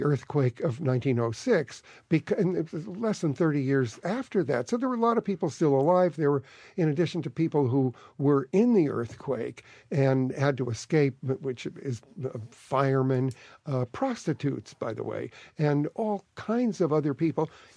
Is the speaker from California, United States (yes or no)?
yes; Hollywood, California, United States; Having that childhood that I had growing up in Hollywood, yes, there was always a story for me to tell about that background.